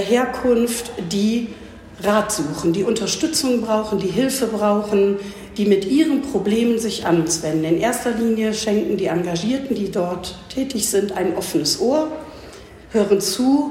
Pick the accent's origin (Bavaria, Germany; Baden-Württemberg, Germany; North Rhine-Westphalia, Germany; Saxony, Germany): North Rhine-Westphalia, Germany; Solingen; Und geboren in Solingen und war auch immer in Solingen, bin nie aus Solingen weggegangen.